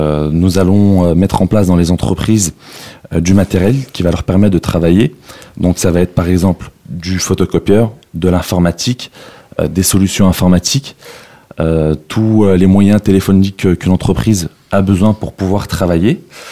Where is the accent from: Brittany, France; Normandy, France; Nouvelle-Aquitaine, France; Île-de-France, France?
Île-de-France, France; Sarcelles; Disons que le Val-d'Oise, c'est un secteur que je connais bien, vu que j'ai grandi à Sarcelles.